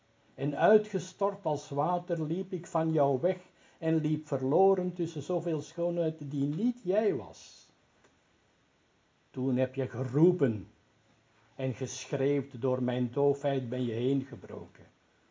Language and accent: Dutch; Flanders, Belgium; Ik ben een Vlaming hoor, ik zeg overal haas waar ze niet staan en waar ze moeten staan, zeg ik ze. Omdat ik weet, wij spreken normaal geen H uit nooit, hè.